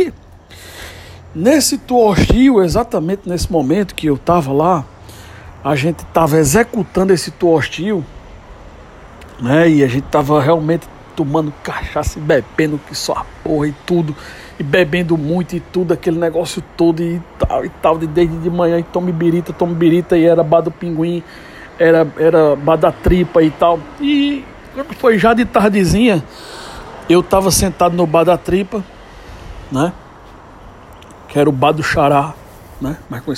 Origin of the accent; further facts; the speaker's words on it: Currais Novos, Rio Grande do Norte, Brazil; born there; eu tava em Currais Novos, onde eu nasci, mês de julho, mês de junho.